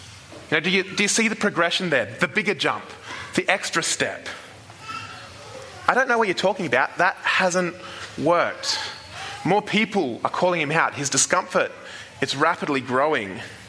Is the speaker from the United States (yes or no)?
no; Vanuatu; You know, it's from when I was a kid. I grew up in Vanuatu, and we had a small wharf down at the beach there.